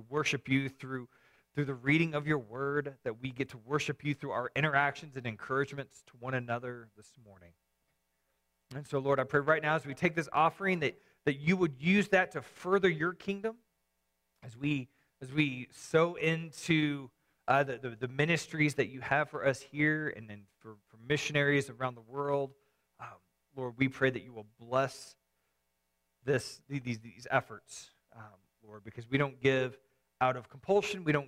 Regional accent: the South, United States; I grew up in the South

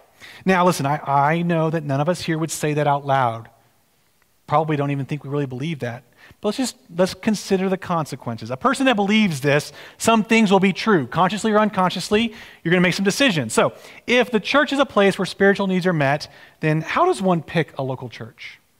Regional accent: Texas, United States; Growing up in Texas, we grew up in a pretty wooded area

